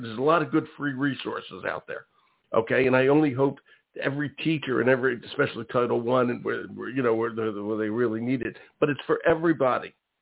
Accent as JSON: {"language": "English", "town": "Philadelphia", "region": "Pennsylvania", "country": "United States", "tie": "born or raised there", "said": "theirs happens to be in my hometown, the one they feature in Philadelphia."}